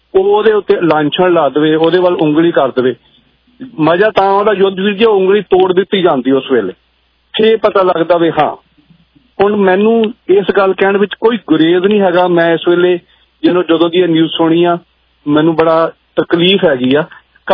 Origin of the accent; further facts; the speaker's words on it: Mathura, Uttar Pradesh, India; ਮੈਂ ਖੁਦ ਮਥੁਰਾ ਦਾ ਜੰਮਪਲ ਹੈਗਾ, ਕ੍ਰਿਸ਼ਨ ਜੀ ਮਹਾਰਾਜ ਦਾ ਜਨਮ ਪਲੇਸ ਹੈਗਾ, ਮੇਰਾ ਬਚਪਨ ਉੱਥੇ ਬੀਤਿਆ, ਮਥੁਰਾ, ਵਰਿੰਦਾਵਨ, ਆਗਰਾ, ਅਲੀਗੜ੍ਹ, ਮੈਂ ਉਸ ਏਰੀਏ ਚ ਰਹਿ ਕੇ ਆਇਆ ਹੈਗਾ।